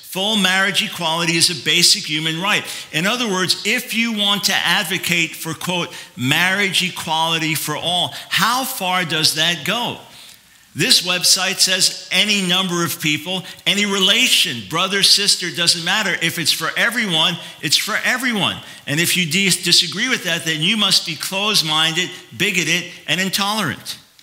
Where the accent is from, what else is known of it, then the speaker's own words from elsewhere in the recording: United States; It would be completely arrogant for me to come here as an American and tell you what's best for Faroe Islands.